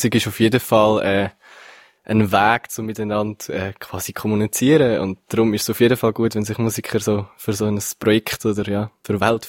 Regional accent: Switzerland; Und Deutsch singen oder Hochdeutsch singen als Schweizer finde ich auch immer so ein bisschen schwierig.

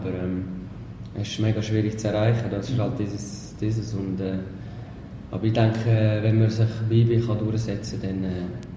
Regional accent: Erlinsbach, Aargau, Switzerland; also born or lived in Bern; ich bin im Aargau aufgewachsen, in Erlinsbach. So ein kleines Dörfli. Dort bin ich echt mit den Eltern. Also seit ich denken dort, sind wir dort gewesen, in dem Dörfli.

